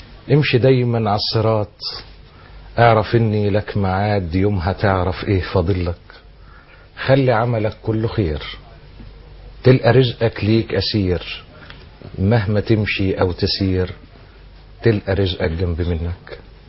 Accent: Aswan, Aswan Governorate, Egypt; now in Cairo, Egypt; أجمل أيام العمر التي أعيشها وعشتها في بلدي أسوان, في وسط أهلي وأخواني وأصدقائي, ولي صداقات كثيرة ما زالت حتى الآن رغم أني تركت أسوان منذ أكثر من 22 عاما.

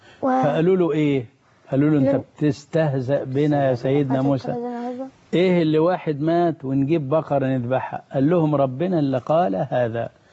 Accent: Egypt

